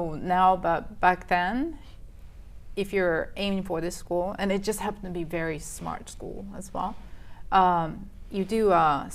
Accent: Tokyo, Japan; Okay, I was born in Tokyo.

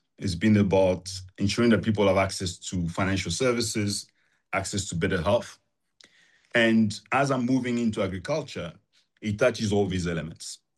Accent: Abidjan, Côte d’Ivoire; I had no way of imagining a bigger world than where I was growing up in Abidjan, Cote d'Ivoire.

